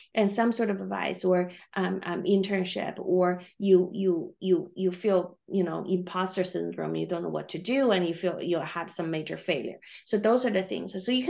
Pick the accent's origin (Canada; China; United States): China; English is a second language; And I grew up in China, and then I barely spoke English